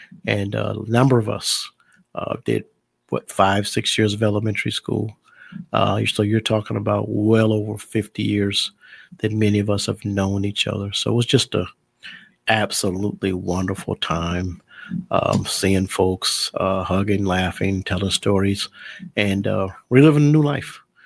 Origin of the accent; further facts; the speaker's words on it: Muskegon Heights, Michigan, United States; We were down in Detroit, even though we're from Muskegon Heights.